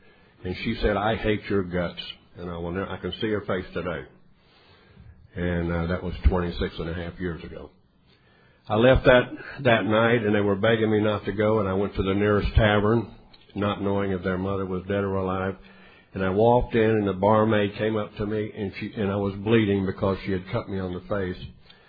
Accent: Daytona Beach, Florida, United States; I'm from Florida, Daytona Beach, Florida, by the way

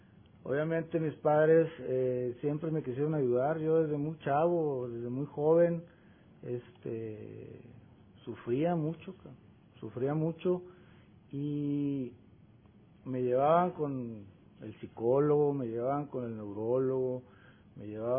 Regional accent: Torreón, Coahuila, Mexico; Venimos de México, de Torreón, Coahuila

